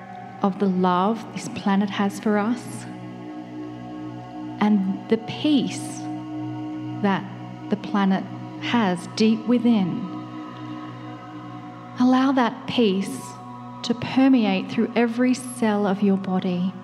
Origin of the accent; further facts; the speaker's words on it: Canberra, Australian Capital Territory, Australia; I grew up in Canberra, Australia. It's right in the middle of where fires are happening all around it.